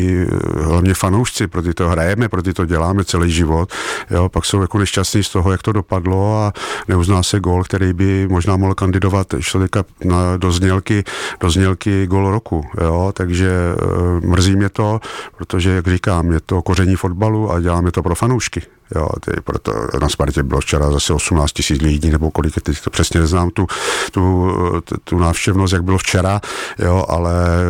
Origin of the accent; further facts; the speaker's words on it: Brno, South Moravian Region, Czechia; Tak já jsem přímo ze Štatlu. Takže říkáme mi pravý štatlář, jo, takže to Brno samozřejmě mám hodně hluboko v sobě.